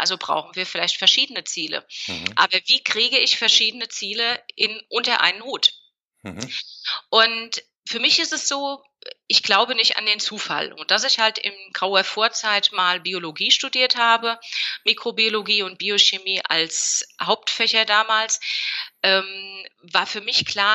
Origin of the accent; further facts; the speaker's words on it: Hesse, Germany; Ich komme in der Nähe aus Frankfurt